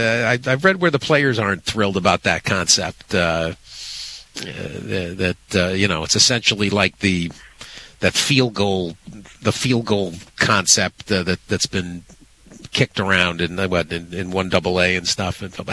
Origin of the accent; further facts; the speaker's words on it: Connecticut, United States; I was growing up outside of Hartford